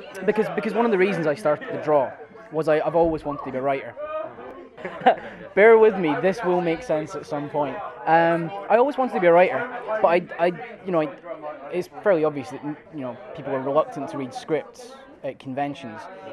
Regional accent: Scotland, United Kingdom; Culturally, I led quite a sheltered existence growing up in Scotland

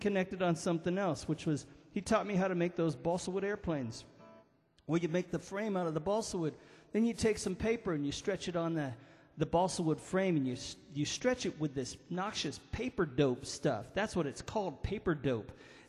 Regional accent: Pleasanton, California, United States; And being that I grew up in Pleasanton, California, I didn't see too many banjos live in person.

